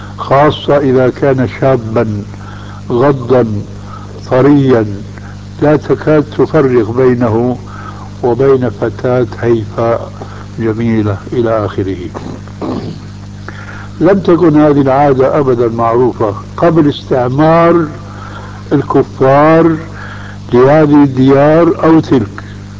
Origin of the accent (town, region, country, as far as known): Syria